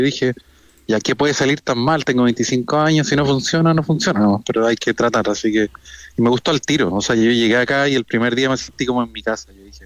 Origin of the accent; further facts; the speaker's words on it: Viña del Mar, Valparaíso, Chile; moved away as an adult; now in Germany; Sí, de toda la vida. O sea, nací en Valparaíso, en el Hospital Naval, pero viví toda la vida en Viña del Mar.